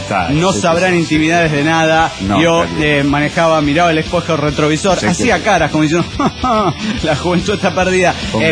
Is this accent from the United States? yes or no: yes; Orange, California, United States; Bien, el más poronga de Orange, California.